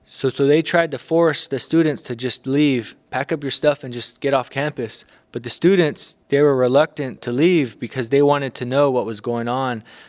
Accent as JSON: {"language": "English", "town": "Rocky Ridge", "region": "Arizona", "country": "United States", "lives_now": "Bay Area, United States", "said": "I'm Dene from Arizona, from a place called Denebito, but some people know it as Rocky Ridge. I came out here in 2003 when the school was accredited, and I've been living in the Bay Area"}